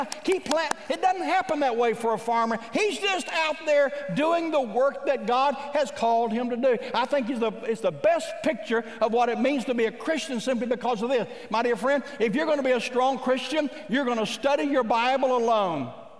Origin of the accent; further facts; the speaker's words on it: Midwest, United States; I confess to you today that I grew up in the Midwest, and I grew up out on the farm